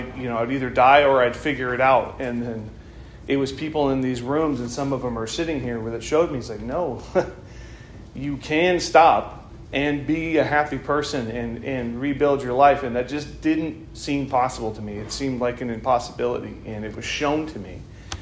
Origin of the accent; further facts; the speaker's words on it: Santa Maria, California, United States; So I grew up around here in Santa Maria, Orchid, whatever you want to say.